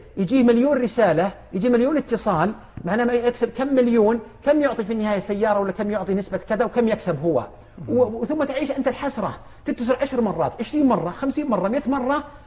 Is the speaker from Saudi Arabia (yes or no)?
yes; Eastern Province, Saudi Arabia; يعمل مدير بإحدى الشركات عندنا في الشرقية